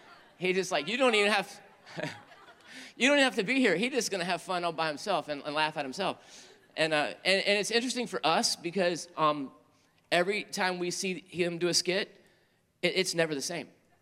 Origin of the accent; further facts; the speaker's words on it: North Carolina, United States; accent: North Carolina; they're from North Carolina. And, you know, it's very easy for me when I get around them for, like, my accent to kick back in.